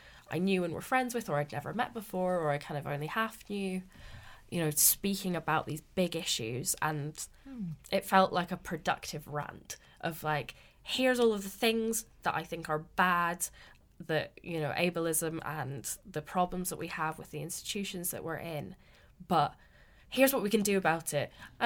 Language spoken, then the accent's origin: English; Aberdeen, Scotland, United Kingdom; I'm from Aberdeen and I'd never really felt a connection to the place before. It was kind of a running joke that Aberdeen's rubbish and there's nothing to do here, because there wasn't.